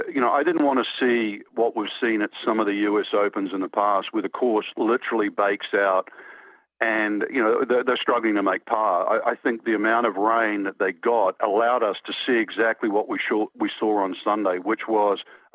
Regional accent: New Zealand; I grew up in New Zealand, we have smaller events that you could sort of play

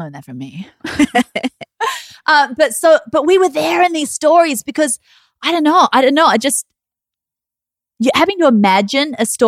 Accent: Australia; Like I grew up in Australia, but it wasn't like this

